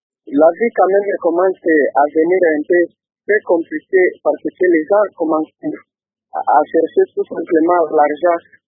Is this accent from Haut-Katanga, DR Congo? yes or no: no; Kalima, Maniema, DR Congo; Oui, ici chez nous, à Kalima, le carburant d'abord était à 1600 francs congolais.